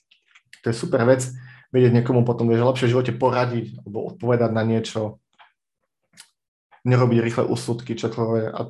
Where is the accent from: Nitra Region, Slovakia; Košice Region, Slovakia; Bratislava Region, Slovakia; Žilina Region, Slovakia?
Košice Region, Slovakia; Košice; ja som Košičan, ale momentálne už pôsobím v Spiske Novej Vsi, čiže už a ja dochádzam.